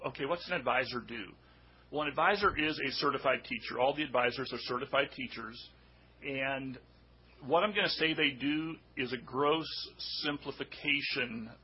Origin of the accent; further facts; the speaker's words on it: Soldotna, Alaska, United States; born there; I was born in Soldotna and graduated from Manilchik School.